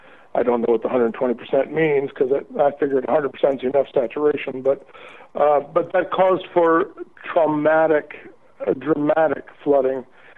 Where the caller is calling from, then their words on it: Baton Rouge, Louisiana, United States; Hey, Sam. … I'm calling from Baton Rouge, Louisiana.